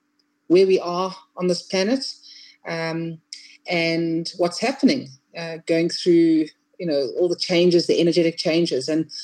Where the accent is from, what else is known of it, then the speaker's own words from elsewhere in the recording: Eswatini; from Swaziland in Africa, the smallest country, I think, in the world. We have a king with 17 wives, so you can just imagine.